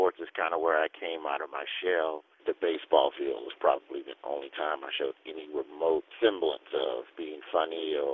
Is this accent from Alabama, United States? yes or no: yes; Alabama, United States; well, hey, I'm from Alabama, so what better person on the staff to address the issue than